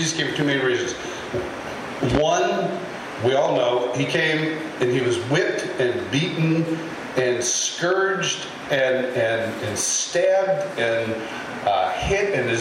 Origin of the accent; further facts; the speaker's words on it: Rochester, New York, United States; now in Kansas City, United States; I grew up in Rochester, just across the lake. And I had enough of cold and snow, so my apologies. But I'm sitting in Kansas City.